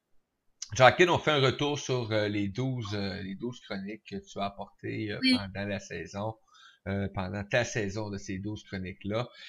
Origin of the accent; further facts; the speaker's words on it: Quebec, Canada; Écoute, on est des Québécois, donc on doit l'admettre. La neige fait partie de nos traditions.